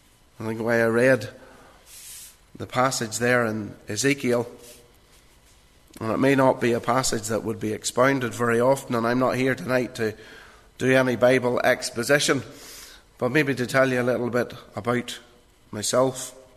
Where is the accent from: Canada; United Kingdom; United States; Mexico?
United Kingdom; Ballymena, Northern Ireland; Growing up in Ballymena, I will say that we never had a Bible in our home.